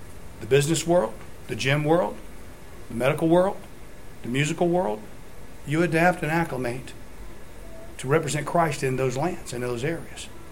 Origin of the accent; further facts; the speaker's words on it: United States; You know, I'm an American.